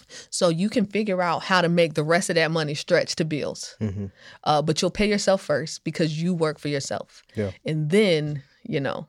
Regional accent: Hampton, Virginia, United States; I grew up in Hampton, Virginia. You know, it's a military town. So we've got a little sprinkle of everybody from everywhere.

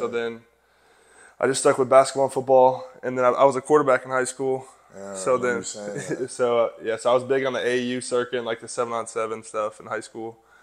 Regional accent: Lake Orion, Michigan, United States; So I'm from Lake Orion, Michigan. It's about 45 minutes from Detroit.

